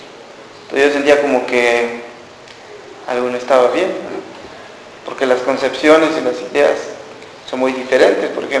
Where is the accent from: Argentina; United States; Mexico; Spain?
Mexico; Unión Juárez, Chiapas; also born or lived in Tapachula; yo estudié un poco allá, lo que fue primaria, secundaria, bachillerato, allá en mi pueblo, en Unión Juárez. Después, por la necesidad de querer estudiar un poco más, me fui a Tapachula, a la ciudad.